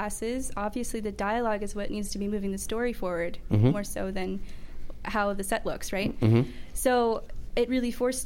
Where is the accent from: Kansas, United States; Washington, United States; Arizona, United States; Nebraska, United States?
Kansas, United States; I grew up in Kansas, and my dad would take me out to Blimpie's when I was a girl